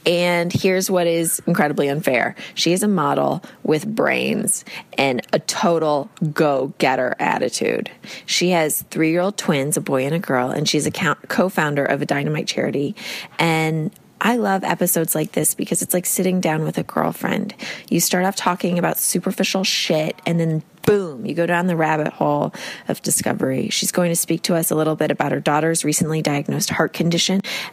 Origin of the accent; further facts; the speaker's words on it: Houston, Texas, United States; I remember growing up in Houston that like if a stranger's car like parked in front of your home, it was like a weird thing.